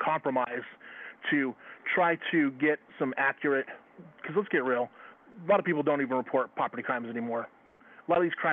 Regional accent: Eugene, Oregon, United States; and I'm from West Eugene, or the West Lane County area.

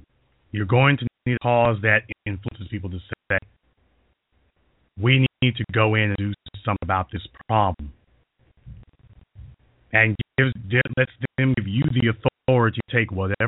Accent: Louisiana, United States; I was all over Chicago. And I'm from Louisiana.

